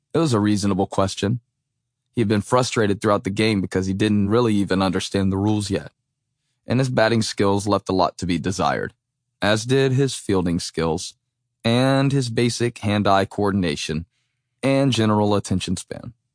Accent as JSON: {"language": "English", "town": "Moncks Corner", "region": "South Carolina", "country": "United States", "tie": "born or raised there", "said": "You might say it is an affront to the game of t-ball I grew up loving on the Monk's Corner, South Carolina rec fields"}